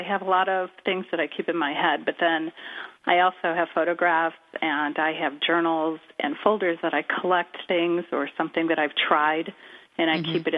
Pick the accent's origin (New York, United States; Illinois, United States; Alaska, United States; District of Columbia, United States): Illinois, United States; Chicago; And since I'm from Chicago and have a lot of memories of that building